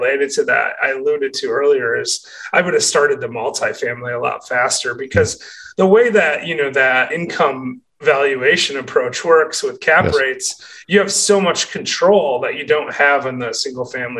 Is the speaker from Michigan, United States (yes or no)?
yes; Michigan, United States; And again, it comes to, I'm from Michigan, so I know the market better.